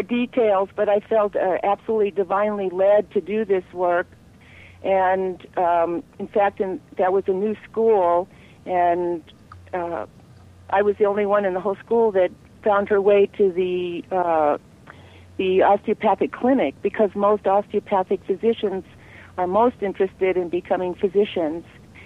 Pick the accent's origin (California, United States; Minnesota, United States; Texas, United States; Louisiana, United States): California, United States; Los Angeles; I never heard of an osteopath growing up. I grew up in Los Angeles